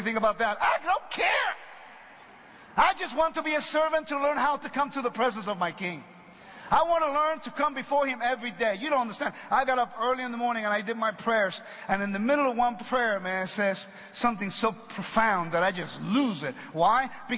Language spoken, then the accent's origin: English; Puerto Rico; English is a second language; also born or lived in California; I'm a Puerto Rican. I was born in Puerto Rico, raised in the island. I lived in California for a long time. Okay, so therefore, that's why I speak English now.